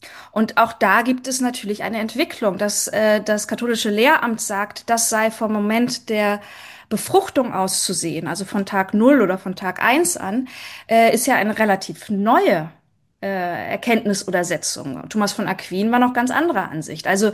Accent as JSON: {"language": "German", "region": "Bremen", "country": "Germany", "said": "ich komme ja aus Bremen, wo der Katholizismus nicht übermäßig groß vertreten ist."}